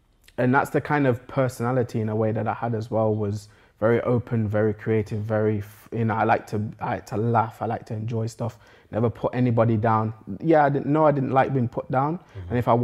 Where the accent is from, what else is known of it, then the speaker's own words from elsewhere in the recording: Nottingham, East Midlands, United Kingdom; Yes, I am 21 years old. I grew up here in Nottingham in the New Baseford area.